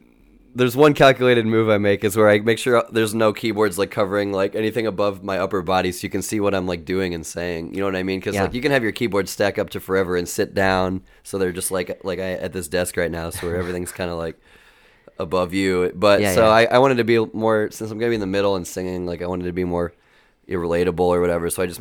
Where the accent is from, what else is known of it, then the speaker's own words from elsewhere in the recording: Missouri, United States; I'm from Missouri, but I went to school in Indiana